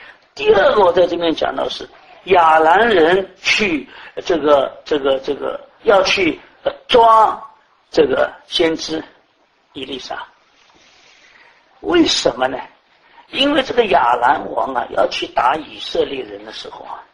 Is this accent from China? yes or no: yes; China; 什么用我们中国人讲的怎么搞的鬼迷心窍